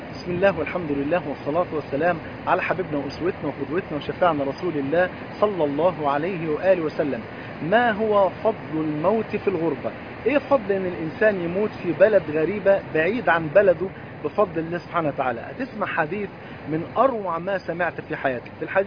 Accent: Egypt; born there; أنا مولود في مصر

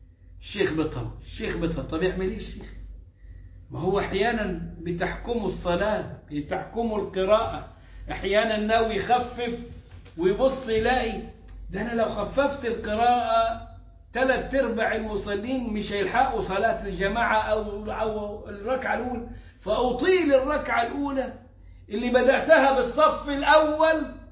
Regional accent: Egypt; وعندنا في مصر

